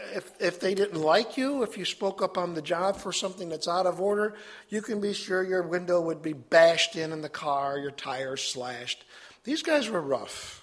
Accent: Chicago, Illinois, United States; Now remember, I'm kind of tainted by being raised in the big city of Chicago. I tell people, I'm from Chicago.

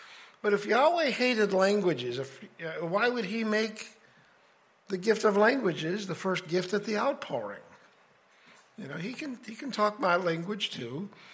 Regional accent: Fulton, Missouri, United States; Brothers and sisters … from Fulton, Missouri.

